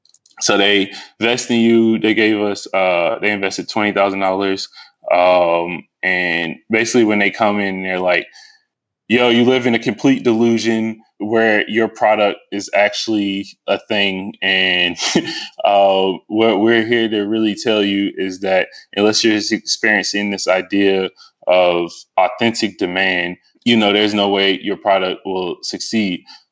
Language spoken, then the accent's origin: English; Stone Mountain, Georgia, United States; also born or lived in Lithonia; I was born and raised in Stone Mountain. I was born in Lithonia. I was born in Crawford Long Hospital.